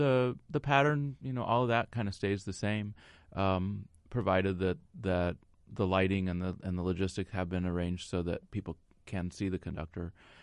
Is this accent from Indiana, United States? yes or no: yes; Columbus, Indiana, United States; actually he's from my hometown, Columbus, Indiana